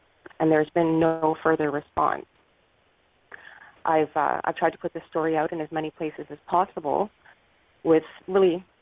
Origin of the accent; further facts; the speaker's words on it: Canada; Yes. I'm Canadian. Ah. We live in Canada. And I live near Toronto, but Toronto's the only place you probably would have heard of because we live in sort of a rural area close to Toronto.